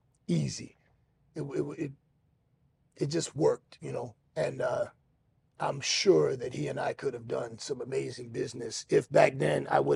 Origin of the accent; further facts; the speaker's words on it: Miami, Florida, United States; I'm from Miami.